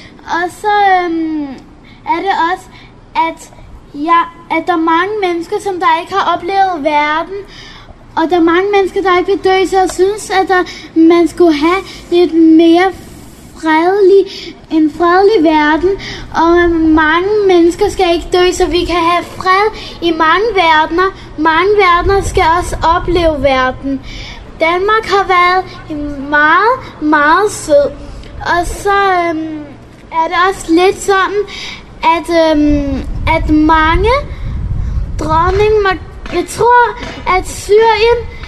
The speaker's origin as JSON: {"language": "Danish", "country": "Iraq", "said": "og jeg er snart 8 år, og jeg kommer fra Irak"}